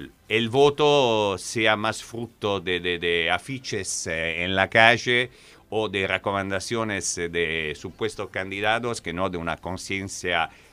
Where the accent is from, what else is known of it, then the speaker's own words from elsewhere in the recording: Italy; yo también soy un jubilado italiano, pero la pensión no la recibo de Italia, se me queda ahí